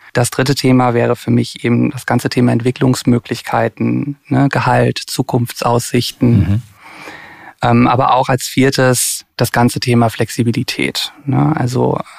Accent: Cologne, North Rhine-Westphalia, Germany; Ich bin Kölner und habe dort Psychologie studiert

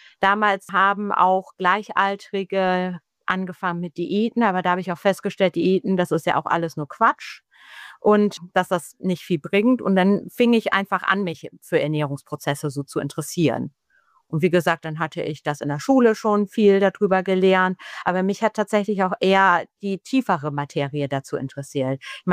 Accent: Aurich, Lower Saxony, Germany; Das war alles Aurich noch, ja. Ich bin auf dem Land groß geworden. Aurich war tatsächlich noch 15 Kilometer vom Elternort entfernt

